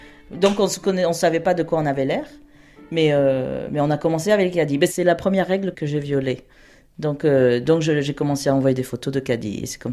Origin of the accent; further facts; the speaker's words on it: France; now in United States; Elle adorait le fait que je suis française. Et du coup, elle a dit, mais t'as pas d'accent. Parce qu'au bout de 15 ans, oui, j'ai perdu mon accent français. Donc j'ai un accent américain, en fait.